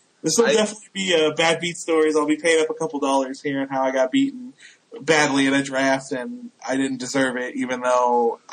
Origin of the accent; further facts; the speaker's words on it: Indiana, United States; I'm a Notre Dame fan. I'm from Indiana.